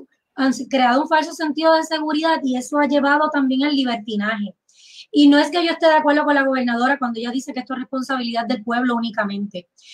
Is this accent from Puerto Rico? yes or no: yes; Puerto Rico; para hablar como se debe, como boricua.